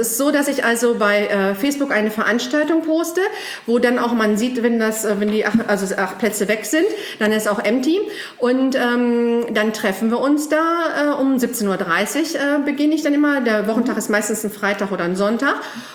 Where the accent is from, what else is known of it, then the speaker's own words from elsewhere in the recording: Herten, North Rhine-Westphalia, Germany; und ich komme aus dem Lebensort Herten-Westerholt.